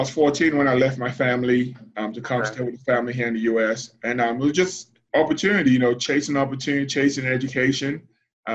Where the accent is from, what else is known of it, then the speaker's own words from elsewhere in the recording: Nigeria; moved away; when I was growing up in Nigeria, I never learned about